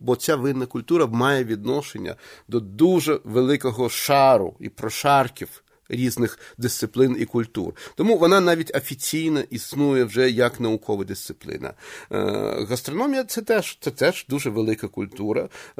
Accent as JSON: {"language": "Ukrainian", "town": "Chernivtsi", "region": "Chernivtsi Oblast", "country": "Ukraine", "tie": "born or raised there", "said": "я виріс у Чернівцях і на вулиці Фідьковича"}